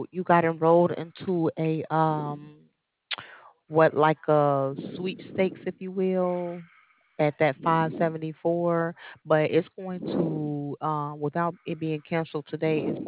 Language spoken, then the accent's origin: English; Chicago, Illinois, United States; See, I'm from Chicago, so I was just...